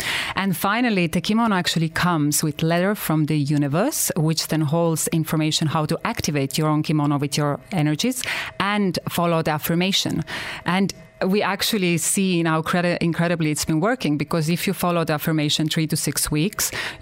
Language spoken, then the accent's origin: English; Estonia; English is a second language; also born or lived in London; I am from Estonia. It's a very tiny country. We only have 1 million people. So I'm literally one in a million. but we are a very spiritual country.